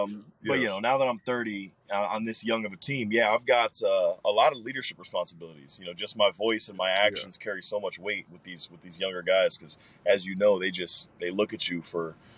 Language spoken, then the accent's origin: English; Ohio, United States; my dad's jersey retired in Cleveland. I grew up in Northeast Ohio.